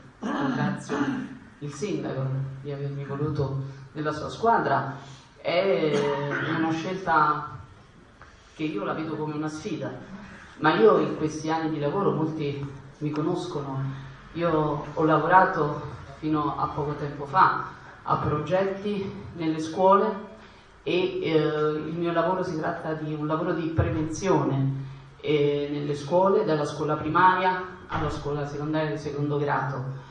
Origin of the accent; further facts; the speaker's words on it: Formia, Lazio, Italy; perché vivo a Formia, sono cresciuta a Formia, amo Formia